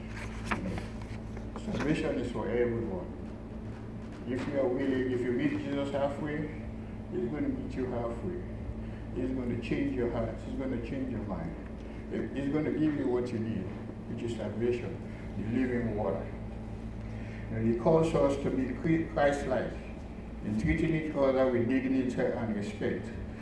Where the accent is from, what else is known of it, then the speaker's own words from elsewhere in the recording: Sierra Leone; I'm from a different country. I'm from Sierra Leone, by the way.